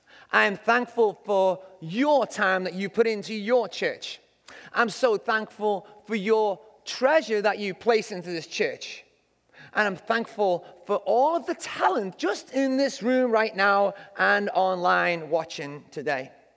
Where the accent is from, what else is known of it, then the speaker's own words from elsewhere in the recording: England, United Kingdom; I learned about generosity a long time ago when I was a teenager growing up in England.